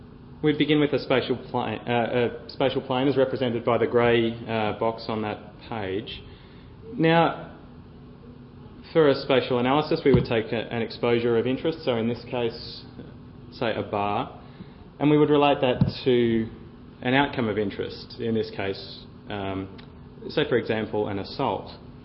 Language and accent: English; Melbourne, Victoria, Australia; we used data from Melbourne, which is in Australia, it's my hometown.